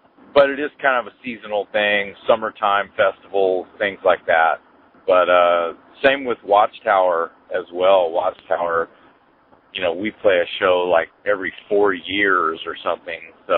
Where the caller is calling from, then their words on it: Istanbul, Turkey; Yeah, I'm calling from Istanbul, over.